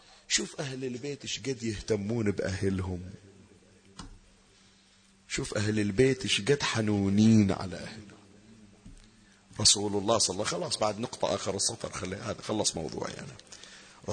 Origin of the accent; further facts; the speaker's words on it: Manama, Capital Governorate, Bahrain; يوم الخميس يطلعون يروحون المنامة السوق عندنا بالبحرين